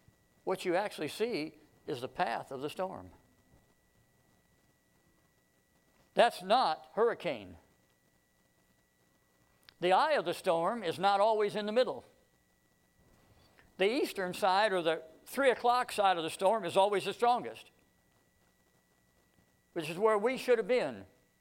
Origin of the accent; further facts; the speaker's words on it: Miami, Florida, United States; But I grew up in South Florida, in Miami, and I've been through more hurricanes than I've got fingers and toes.